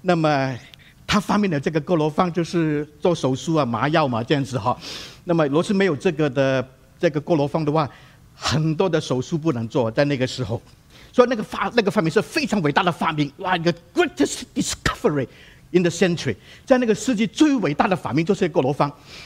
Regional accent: Guangdong, China; 你知道我是广东人哈，但是呢我祷告是用普通话祷告的啊，很多年来都这样子啊。当然有时候要广东话祷告我也可以

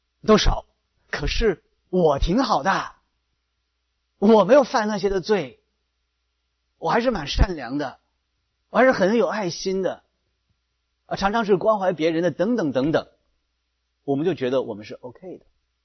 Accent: China

